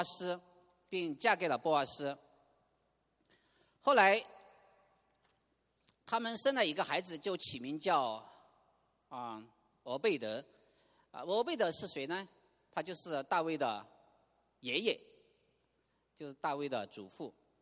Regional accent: China; now in Canada; 我们从大陆来的弟兄姐妹，我们搬到加拿大这个地方的生活

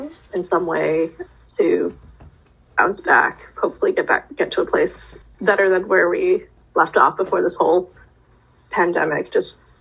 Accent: Maine, United States; I grew up in Maine. I grew up close to Augusta, and most of my childhood was spent in Maine.

